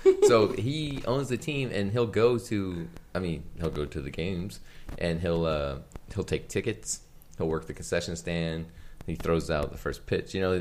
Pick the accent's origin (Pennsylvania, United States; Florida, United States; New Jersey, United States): Florida, United States; Jacksonville; I'm not from Bakersfield. I'm from Jacksonville, Florida.